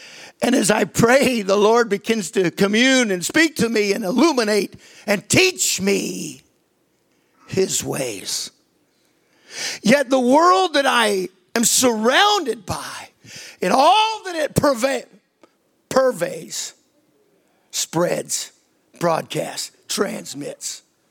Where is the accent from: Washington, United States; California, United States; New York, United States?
Washington, United States; Yakima; I grew up in Yakima. There was no rain.